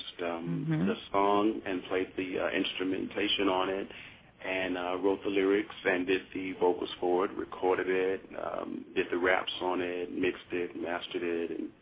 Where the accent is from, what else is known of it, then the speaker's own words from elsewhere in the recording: Memphis, Tennessee, United States; So I got I began doing that when I was in Memphis. That's my hometown.